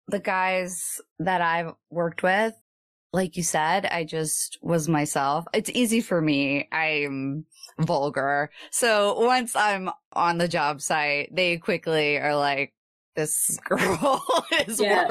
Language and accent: English; New Jersey, United States; So I'm from New Jersey. New Jersey's considered the armpit of America.